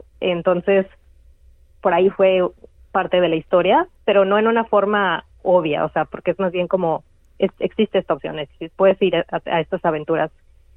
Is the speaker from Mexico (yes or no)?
yes; Mexico; Creciendo en México, yo creo que sí se ven mucho las diferencias entre lo que los niños pueden hacer y lo que las niñas pueden hacer o no pueden hacer.